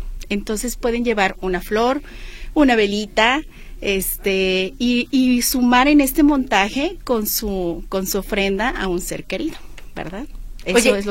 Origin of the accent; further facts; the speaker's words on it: Guadalajara, Jalisco, Mexico; Pues Jalisco, porque somos orgullosamente tapatíos.